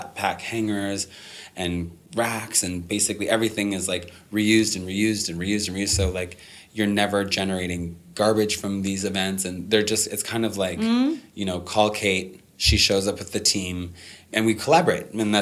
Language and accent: English; Minnesota, United States; I grew up in Minnesota and I was always kind of bullied and thrown into lockers and da-da-da.